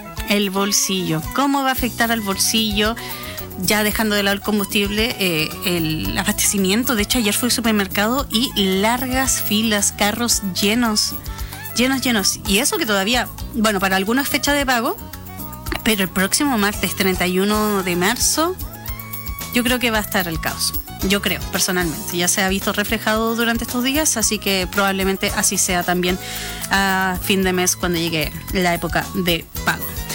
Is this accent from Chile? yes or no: yes; Chile; somos chilenos